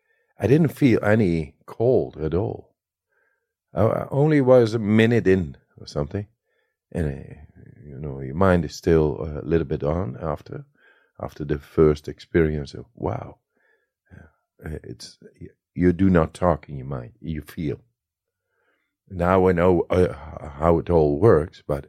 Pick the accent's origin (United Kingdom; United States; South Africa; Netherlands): Netherlands; I come from the Netherlands. It's Dutch.